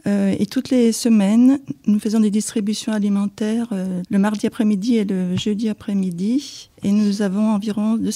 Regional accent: Villefranche, France; je suis originaire de Villefranche, j'étais enseignante et après avoir beaucoup circulé pour des raisons de travail, je suis revenue sur Villefranche

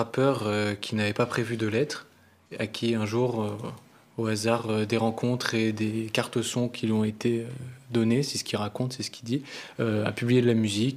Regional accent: Lyon, Auvergne-Rhône-Alpes, France; moi, je viens de la Croix-Rousse, des Pentes, lui aussi, on a grandi aux mêmes endroits.

